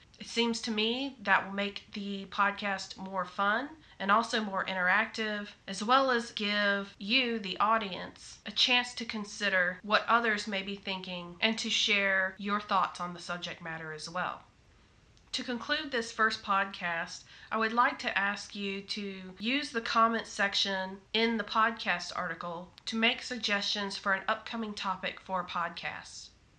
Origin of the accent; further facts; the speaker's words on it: the South, United States; accent: Southern; I have a Southern accent because I am an American who lives in the South of the United States, although not in the Deep South.